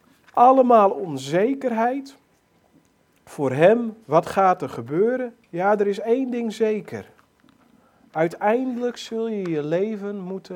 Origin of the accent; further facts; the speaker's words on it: Friesland, Netherlands; we hebben een geweldige zender bij ons in Friesland, Omroep Friesland.